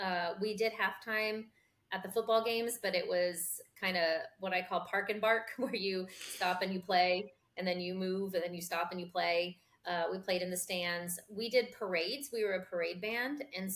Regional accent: California, United States; I grew up in Southern California and part of the central coast of California. I was born in Orange County, and then my parents divorced and I moved when I was 10.

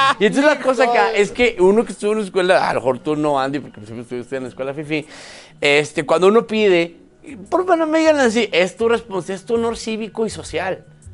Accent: Mexico; Sí, no. Soy mexicano.

